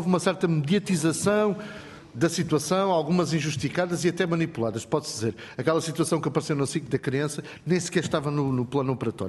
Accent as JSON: {"language": "Portuguese", "town": "Évora", "region": "Alentejo", "country": "Portugal", "said": "eu sou de Évora, sou um provinciano"}